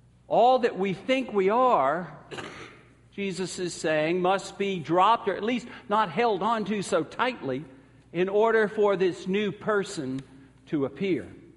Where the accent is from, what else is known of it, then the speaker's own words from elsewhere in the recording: the South, United States; Growing up in the South, it was really important to be nice.